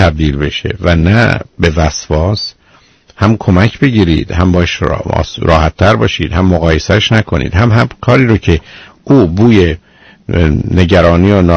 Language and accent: Persian; Iran; ما ایرانی هستیم